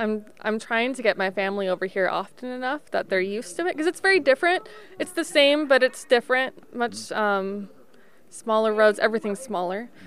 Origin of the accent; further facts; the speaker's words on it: Boise, Idaho, United States; so I'm from the States, Boise, Idaho.